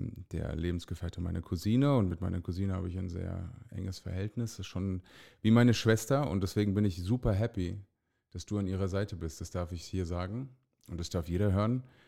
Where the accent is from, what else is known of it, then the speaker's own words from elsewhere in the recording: Frankfurt, Hesse, Germany; Ich bin auch in Frankfurt groß geworden.